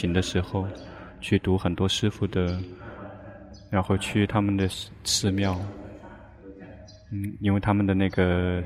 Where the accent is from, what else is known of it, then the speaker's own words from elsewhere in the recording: Thailand; Chinese is a second language; 我们泰国人就比他们更有优势，因为我们出生就出生在佛教的国度